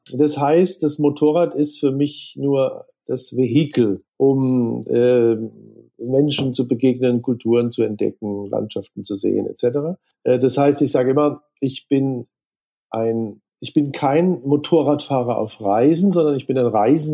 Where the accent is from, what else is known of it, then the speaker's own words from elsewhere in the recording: Koblenz, Rhineland-Palatinate, Germany; moved away as an adult; also born or lived in Tauberbischofsheim / Würzburg; Ich bin in Koblenz am Rhein geboren, bin dann mit 18 nach Tauberbischofsheim wegen der Fechterei.